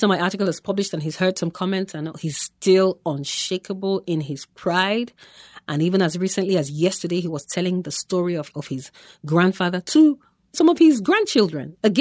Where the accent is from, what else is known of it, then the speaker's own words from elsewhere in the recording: Nigeria; when you, as an African, you write a novel as a Nigerian and African, you're expected to begin to speak about issues of the continent.